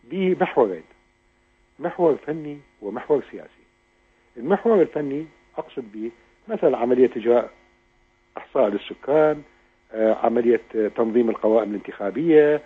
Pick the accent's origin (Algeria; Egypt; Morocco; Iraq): Iraq; وبالنتيجة نحن نحتاج كعراقيين جميعا، نحتاج كعراقيين إلى فترة سميتها في وقتها فترة نقاهة